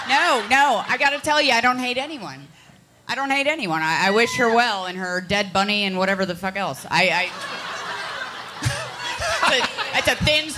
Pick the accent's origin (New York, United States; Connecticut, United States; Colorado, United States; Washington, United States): Connecticut, United States; also born or lived in Ohio; Well, I'm from Connecticut and then Ohio.